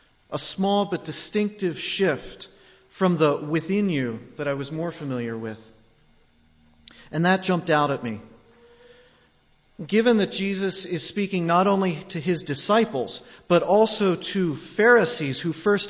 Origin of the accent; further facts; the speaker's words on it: Front Royal, Virginia, United States; And because I grew up in Front Royal, Virginia, the north end of the valley, I've always enjoyed the Virginia one for many of the same reasons.